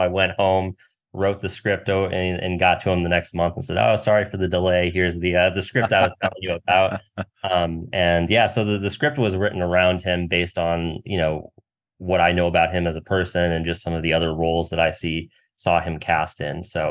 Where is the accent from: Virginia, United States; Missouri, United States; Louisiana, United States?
Missouri, United States; I'm from Missouri originally.